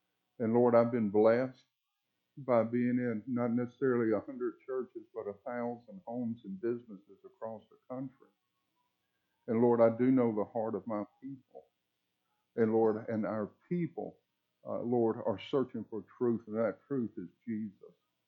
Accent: Mobile, Alabama, United States; moved away as an adult; also born or lived in Colorado / California; I grew up in Mobile, Alabama, and I got out of the neighborhood by going to college on a football, basketball, and baseball scholarship. Lived out in Colorado for 8 years.

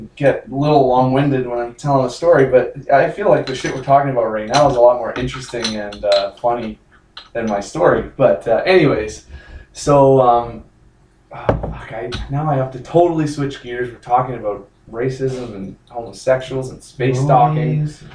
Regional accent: Saskatoon, Saskatchewan, Canada; And my hometown is in Saskatoon.

